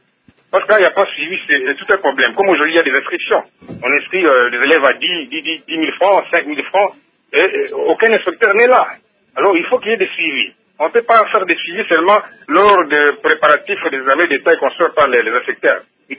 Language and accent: French; Mbuji-Mayi, Kasaï-Oriental, DR Congo; chez nous au Kassai-Oriental, dans la ville de Mbujimaï